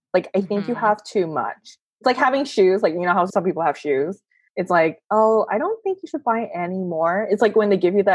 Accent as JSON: {"language": "English", "country": "Malaysia", "said": "I'm originally from Malaysia, so I've always been surrounded by greenery."}